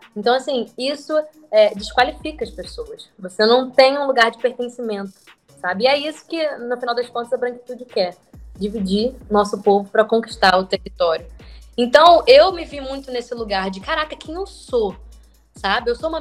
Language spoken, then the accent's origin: Portuguese; São Gonçalo, Rio de Janeiro, Brazil; eu sou nascida e criada em São Gonçalo, e meus pais melhoraram a condição financeira deles nesse tempo, e hoje eu moro em Botafogo.